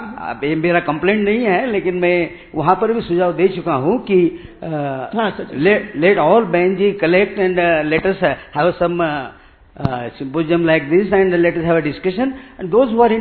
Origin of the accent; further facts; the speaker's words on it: Parbhani, Maharashtra, India; मैं महाराष्ट्र परभणी से हूं।